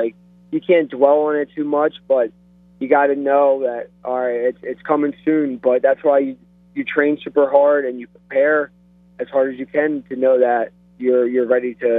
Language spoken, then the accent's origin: English; Philadelphia, Pennsylvania, United States; Yeah, Fox Chase, Burham area, yep.